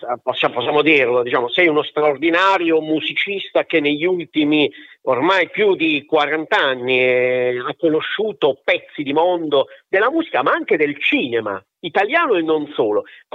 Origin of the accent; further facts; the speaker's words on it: Bari, Apulia, Italy; Tu sei di Napoli, io sono di Bari, quindi ci capiamo.